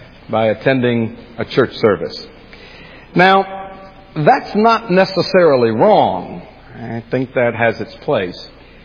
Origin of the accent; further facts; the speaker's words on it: the South, United States; As you know, I am from the South